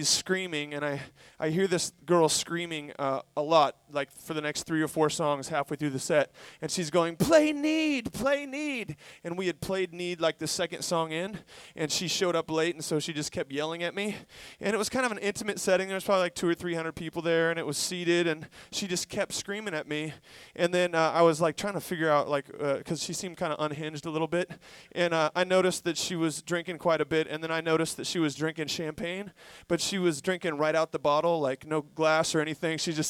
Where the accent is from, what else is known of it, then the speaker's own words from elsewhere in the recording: Spokane, Washington, United States; I'm from Spokane, Washington, originally.